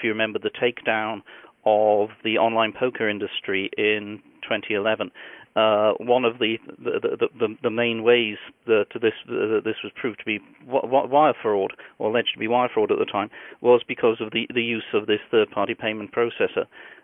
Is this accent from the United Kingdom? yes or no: yes; United Kingdom; accent: British; I'm a former civil servant in the British Department of Transport, as you might guess from my accent.